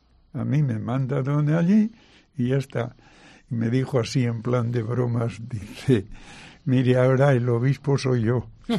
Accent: Castile, Spain; mire, a mí no me mande a esa zona porque yo soy castellano. Los castellanos parece que somos muy secos

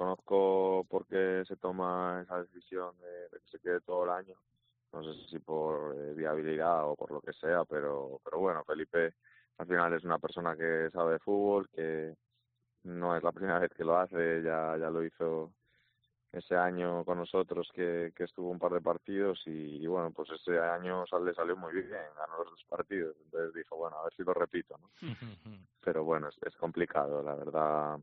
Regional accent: A Coruña, Galicia, Spain; also born or lived in Valencia; now in Gijón, Spain; es una ciudad parecida a Coruña, que yo soy de Coruña

